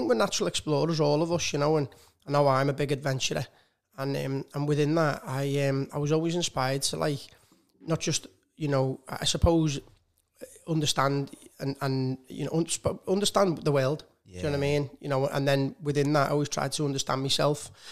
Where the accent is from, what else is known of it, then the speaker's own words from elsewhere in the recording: Liverpool, North West England, United Kingdom; growing up in Liverpool and also, you know, being a tennis coach, I think I was very fortunate because I did what I loved.